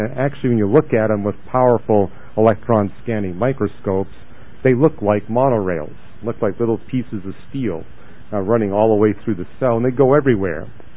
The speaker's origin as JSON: {"language": "English", "region": "British Columbia", "country": "Canada", "tie": "born or raised there", "said": "but I grew up in British Columbia. British Columbia is a place where you got glaciers everywhere."}